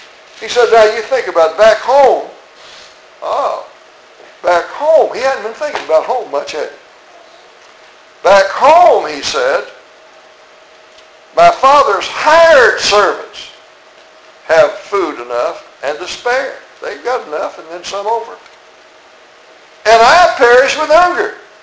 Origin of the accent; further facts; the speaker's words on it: Virginia, United States; I grew up in Virginia, and I lived in the country, and we raised our own meat.